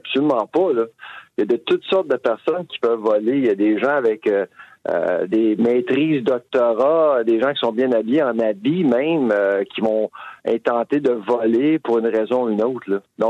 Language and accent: French; Halifax, Nova Scotia, Canada; j'ai commencé à parler à des gens à Halifax, chez nous